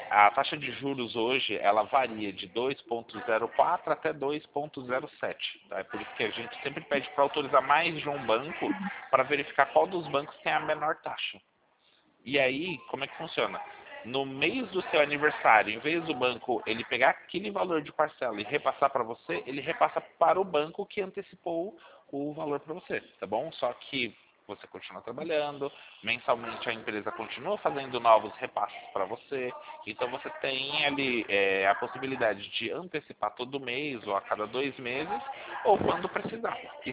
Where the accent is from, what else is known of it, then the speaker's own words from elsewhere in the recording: São Paulo, Brazil; eu sou de São Paulo.